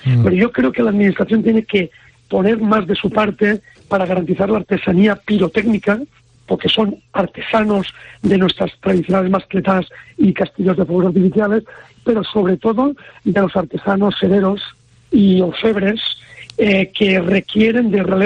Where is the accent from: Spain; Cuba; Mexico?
Spain; Valencian Community; de los que como valenciano no te olvidas